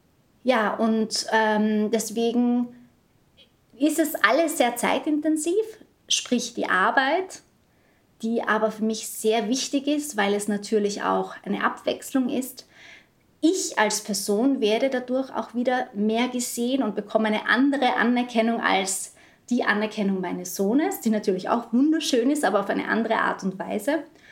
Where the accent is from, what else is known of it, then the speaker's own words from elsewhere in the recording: Vienna, Austria; now in Vösendorf, Austria; Das ist in Vösendorf, nahe bei Wien. Also man kann eigentlich sagen, es ist so gut wie Wien. Ich bin auch in Wien aufgewachsen. Ja, wir haben hier ein kleines Reihenhaus, in dem wir uns sehr wohl fühlen.